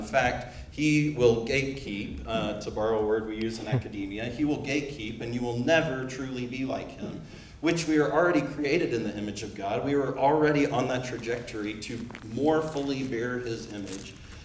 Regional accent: the South, United States; You know, I'm from the South, just like a lot of people here.

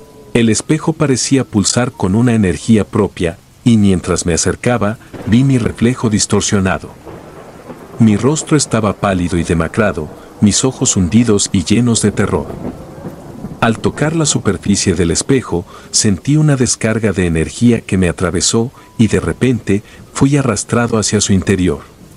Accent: Sancti Spíritus, Cuba; soy nativa de un municipio de la provincia de Sancti Spíritus en Cuba.

